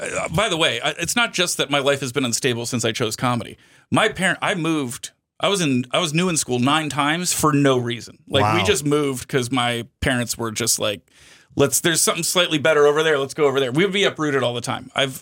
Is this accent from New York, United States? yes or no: no; Philadelphia, Pennsylvania, United States; We're all from Philly, but he grew up in Philly.